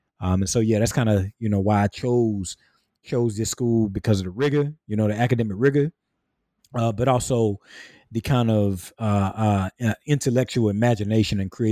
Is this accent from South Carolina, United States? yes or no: yes; St. Matthews, South Carolina, United States; in rural South Carolina, where so many of us who grow up where I grew up at in St. Matthews, between St. Matthews, Swansea and Sandaron